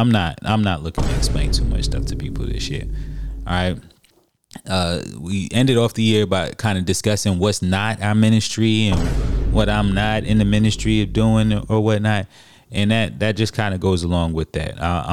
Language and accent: English; New York, United States; also born or lived in New Jersey; I grew up in New York. I grew up in New Jersey.